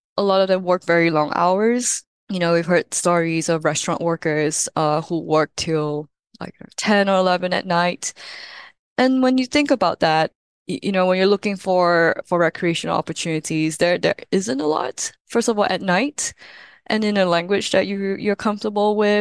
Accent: Singapore; I'm from Singapore

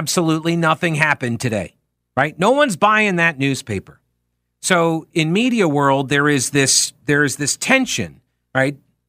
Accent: New York, United States; I grew up in New York. We did not have a lot of hurricanes, except for the one, Hurricane Gloria, that came through.

